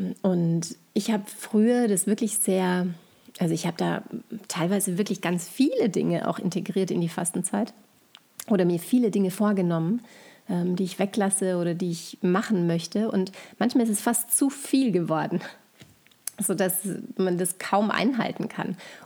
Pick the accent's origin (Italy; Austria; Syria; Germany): Austria; St. Johann in Tirol, Tyrol; in meinem Heimatort in St. Johann in Tirol